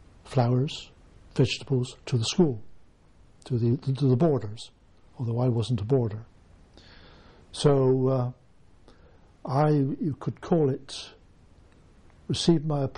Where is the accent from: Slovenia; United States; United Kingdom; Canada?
United Kingdom; Bath, South West England; I'm a proud Bathonian. Born on the other side of the city, that is what we call the north side of the city, the north side of the Avon. Primary school education, secondary school education, all within the city